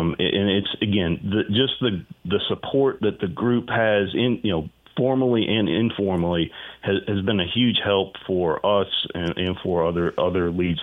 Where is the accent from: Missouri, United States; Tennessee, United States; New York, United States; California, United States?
Tennessee, United States; Knoxville; the deal is in Knoxville, Tennessee, which is my hometown. It's a place I love. My family's there.